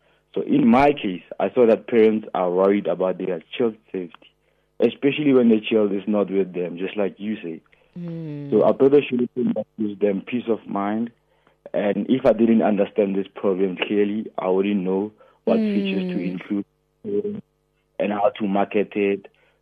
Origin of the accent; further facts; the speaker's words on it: Krugersdorp, Gauteng, South Africa; Born and bred in the Krugersdorp West, Mohale City, and I'm 23 years of age.